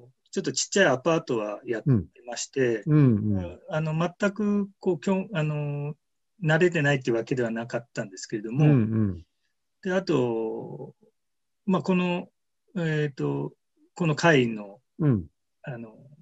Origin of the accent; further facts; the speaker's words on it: Fukuoka, Japan; 私、福岡なんですけれども、実家が。